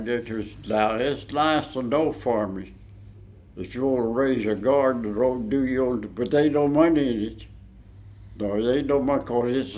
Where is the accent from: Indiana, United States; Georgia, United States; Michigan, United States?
Georgia, United States; I grew up in Cotton County. It's changed then to Fulton County.